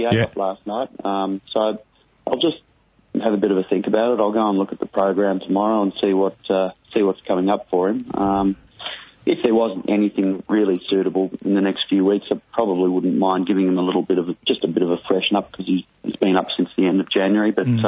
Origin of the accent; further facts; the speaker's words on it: Sydney, New South Wales, Australia; born there; also born or lived in Melbourne / Singapore; I was born in Sydney and haven't lived here for a very long time, but I was keen, having lived away from Melbourne in Singapore for 8 years, I was keen to sort of give somewhere else a go rather than moving back to Melbourne.